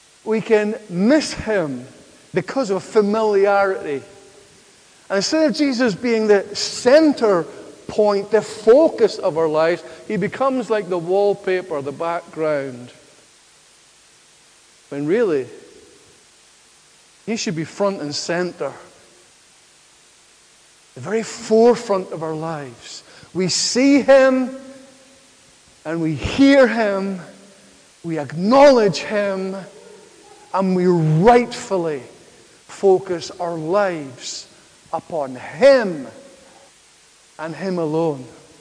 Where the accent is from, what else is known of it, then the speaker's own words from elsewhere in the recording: Aberdeen, Scotland, United Kingdom; moved away; I come from Aberdeen in the glorious promised land of Scotland. And we've been in Northern Ireland now for 11 years.